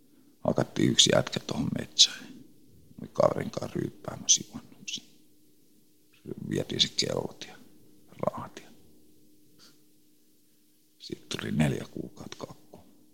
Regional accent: Pori, Satakunta, Finland; born there; Mä oon syntynyt Porissa ja mä oon tullut 68 tai 69 sitten tuohon Sepänmäkeen muutettiin.

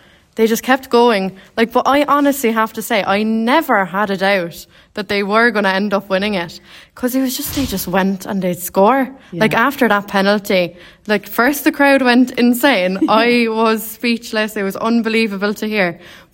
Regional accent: Cork, Munster, Ireland; as you could tell, I'm very much from Cork.

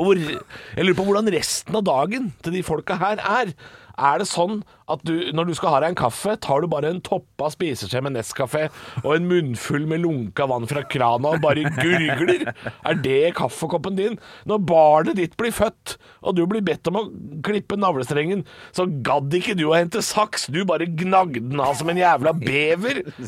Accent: Drammen, Buskerud, Norway; jeg må jo stå som drammenser, jeg må være på hans lag, altså.

